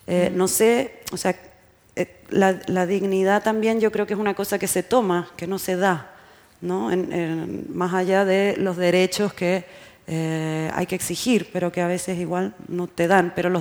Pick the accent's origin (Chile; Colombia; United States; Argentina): Chile; me está emocionando mucho ver lo que está pasando en mi país, que es Chile